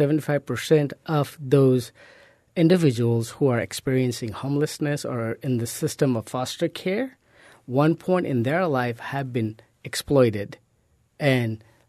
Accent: Nepal; English is a second language; now in United States; When I was growing up in a small village in Nepal, that was different than the kid who was growing up in Collier County.

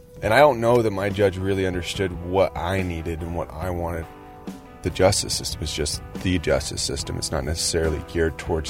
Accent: Cheyenne, Wyoming, United States; I'm from Cheyenne, Wyoming.

